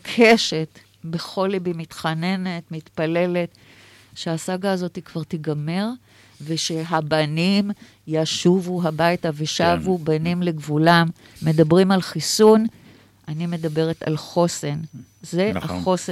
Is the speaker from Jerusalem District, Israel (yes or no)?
no; Haifa, Haifa District, Israel; היום אני אישה דתייה, ולמדתי וגדלתי במשפחה לא דתית, והלכתי לבית ספר תיכון בחיפה